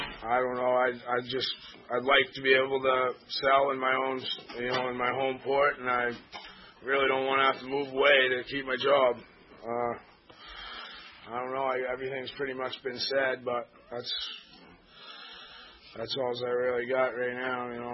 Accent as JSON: {"language": "English", "town": "Long Island", "region": "Maine", "country": "United States", "tie": "born or raised there", "said": "I grew up on Long Island, Maine. My whole family was lobstermen"}